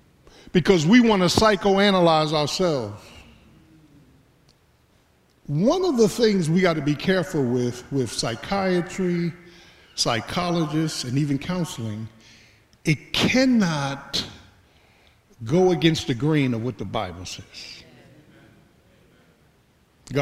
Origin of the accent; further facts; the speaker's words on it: Philadelphia, Pennsylvania, United States; You know, growing up in South Philly, had a little girl say, quit, I ain't need no closure.